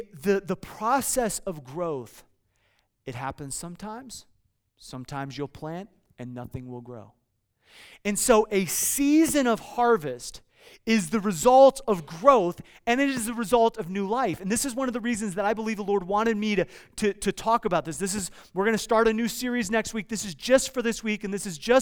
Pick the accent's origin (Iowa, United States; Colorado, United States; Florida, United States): Iowa, United States; Now, I grew up in Iowa, and in Iowa, there's not a whole lot to do other than to grow things, okay?